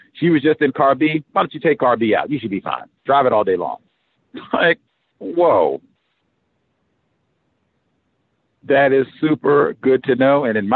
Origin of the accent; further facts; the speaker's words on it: South Carolina, United States; now in Springfield, United States; I am almost 1,000 miles from home. I came from South Carolina to Springfield, Missouri, for an education and a career in truck driving.